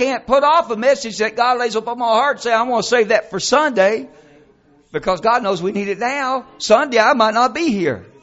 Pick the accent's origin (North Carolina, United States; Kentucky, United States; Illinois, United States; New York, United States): Kentucky, United States; I am from Kentucky.